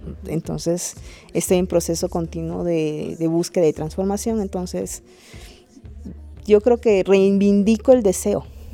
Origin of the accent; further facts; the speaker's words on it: Mérida, Yucatán, Mexico; soy de Mérida, Yucatán, sí.